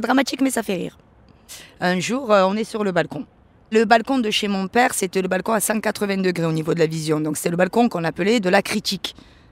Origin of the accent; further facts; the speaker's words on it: Marseille, Provence-Alpes-Côte d'Azur, France; Moi, je suis née dans les quartiers nord. J'ai grandi au Flamand, en plein cœur du 14e arrondissement très célèbre de Marseille.